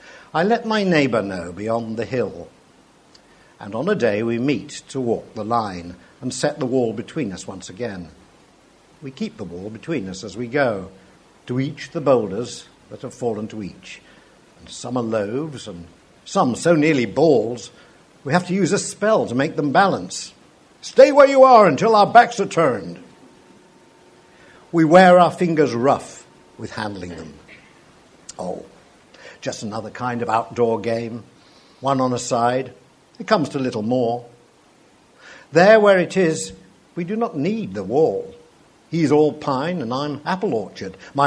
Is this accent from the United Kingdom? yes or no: yes; Sheffield, Yorkshire and the Humber, United Kingdom; also born or lived in London; for 50 years, although I was born and brought up in Sheffield, I lived in London.